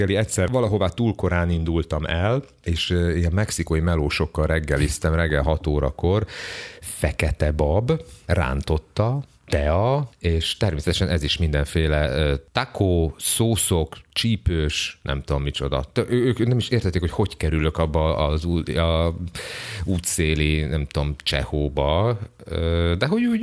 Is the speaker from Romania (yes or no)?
no; Hungary; felfedezték a mexikai street food árusok, hogy én magyar vagyok